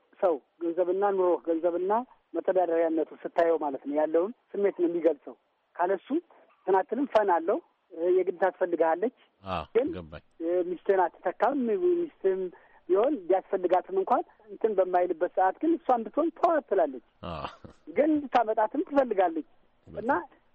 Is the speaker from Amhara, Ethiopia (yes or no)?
yes; Debre Markos, Amhara, Ethiopia; now in Addis Ababa, Ethiopia; እኔ ጎጃም የተወለድኩት ጎጃም ደብረ ማርቆስ አብማ የሚባል አካባቢ ነው ተወልጄ ያደግኩት